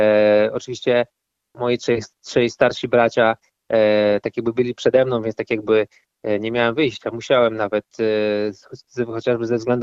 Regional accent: Mrągowo, Warmian-Masurian Voivodeship, Poland; wychowując się w Mrągowie, bo tam się urodziłem, tam się wychowałem.

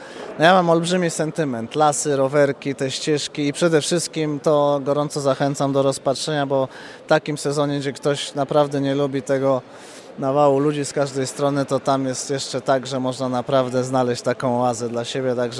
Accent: Warsaw, Masovian Voivodeship, Poland; urodziłem się i mieszkam w Warszawie

